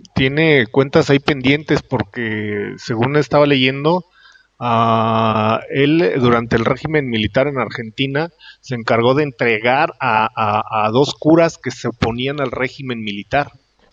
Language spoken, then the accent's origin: Spanish; Mexico; acá en mi país, en México